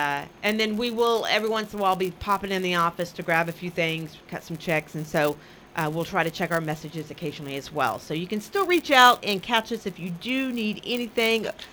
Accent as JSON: {"language": "English", "town": "Independence", "region": "Kansas", "country": "United States", "tie": "born there", "said": "I was born in Independence, and so a lot of people are like, and you love Coffeyville now? I'm like, yes, you can love all of Southeast Kansas."}